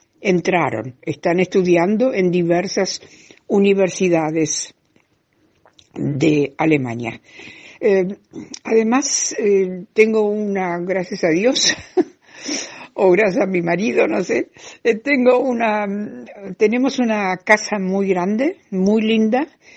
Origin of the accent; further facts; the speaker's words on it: Argentina; Yo soy argentina